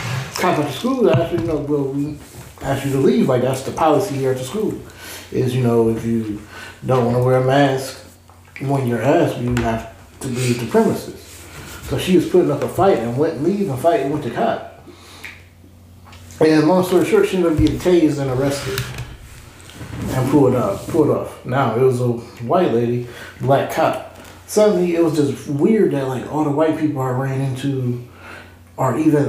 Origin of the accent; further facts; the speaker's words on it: Ohio, United States; but we're from Ohio